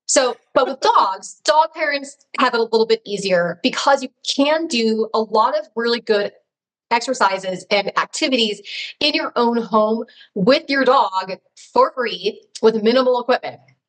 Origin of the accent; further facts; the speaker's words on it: Los Angeles, California, United States; I was recently in my hometown of Los Angeles